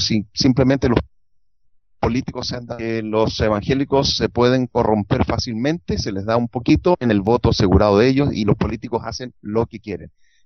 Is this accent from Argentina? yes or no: no; Chile; allá en mi país.